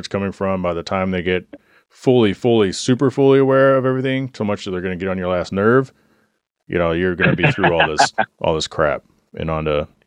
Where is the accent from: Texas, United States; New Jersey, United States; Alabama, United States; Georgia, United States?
Texas, United States; But it's baked into me because I'm from Texas.